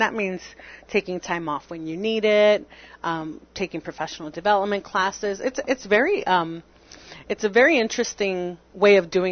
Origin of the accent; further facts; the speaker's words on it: Yuma, Arizona, United States; also born or lived in Tucson; Yes, born and raised in Yuma, and then I decided to follow my high school sweetheart to Tucson